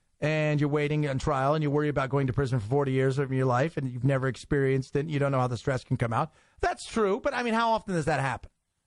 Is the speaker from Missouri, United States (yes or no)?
no; Los Angeles, California, United States; Like taking a drive, like growing up in Los Angeles, commuting was a nightmare. It still is.